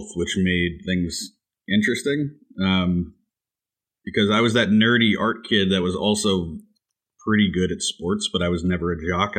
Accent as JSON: {"language": "English", "town": "Roselle", "region": "New Jersey", "country": "United States", "tie": "born or raised there", "also_born_or_lived": "Rahway / Point Pleasant", "said": "I grew up in northern New Jersey. I was born in Rahway, and I lived in Roselle for quite a while. Not the best town, I have to say. And then we moved down to Point Pleasant, New Jersey"}